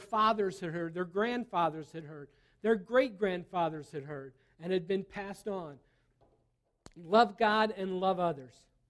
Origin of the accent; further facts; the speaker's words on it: Ohio, United States; Kyle's from the Deep South. I'm from Ohio. There are regional differences.